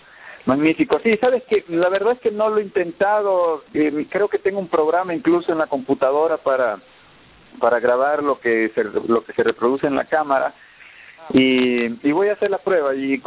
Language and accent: Spanish; Ecuador; de Ecuador, estoy aquí también ya en este momento.